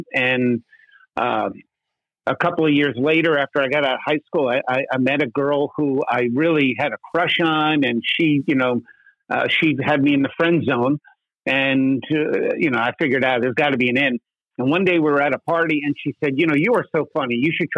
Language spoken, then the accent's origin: English; California, United States; now in Elk Grove, United States; Yeah, actually, I came from the South Bay. I came up here in 2001. We moved up to Elk Grove